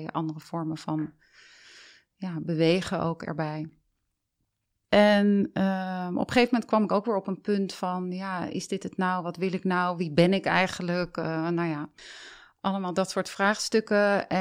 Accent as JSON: {"language": "Dutch", "town": "Leidschendam", "region": "South Holland", "country": "Netherlands", "tie": "born or raised there", "also_born_or_lived": "Delft", "said": "ik ben dus geboren in Delft, heb daar maar kort gewoond. Leidschendam ben ik opgegroeid in een ondernemersgezin, ondernemersfamilie eigenlijk."}